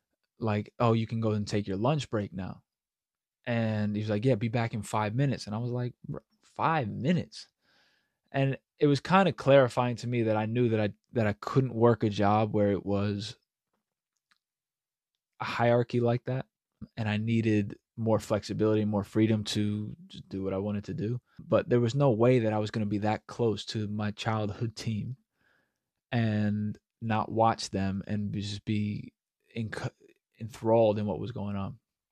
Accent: New York, United States; hey, listen … I'm from New York and I'm over here for pursuing football.

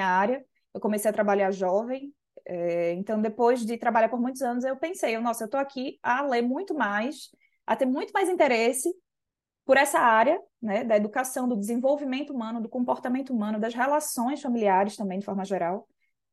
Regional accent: Recife, Pernambuco, Brazil; now in Porto, Portugal; eu sou recifense, com muito orgulho. Vivo no Porto também com muito orgulho, trouxe meu bairrismo de Recife para cá.

